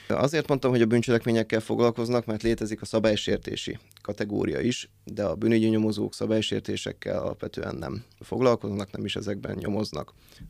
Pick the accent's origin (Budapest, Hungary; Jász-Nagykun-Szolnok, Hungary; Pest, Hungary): Jász-Nagykun-Szolnok, Hungary; Szolnok; Szolnokon születtem, itt is végeztem el általános és középiskolai tanulmányaimat, majd felvettek a rendőrtiszti főiskolára, ezt végeztem el, és így kerültem vissza Szolnokra